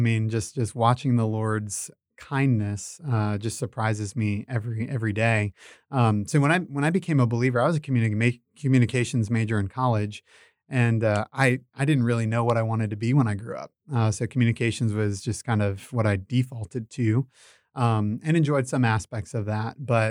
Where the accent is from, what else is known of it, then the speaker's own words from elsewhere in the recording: Florida, United States; I mean, for me, I grew up in Florida, and my parents are wonderful believers